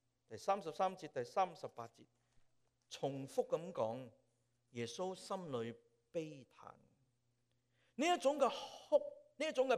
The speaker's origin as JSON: {"language": "Chinese", "country": "China", "said": "我们中国人说，人不伤心就不流眼泪，就是这样的意思。"}